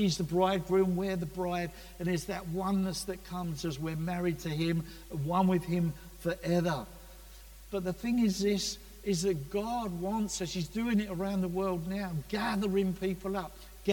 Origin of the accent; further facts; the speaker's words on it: Basildon, East of England, United Kingdom; I come from Basildon and they're all white.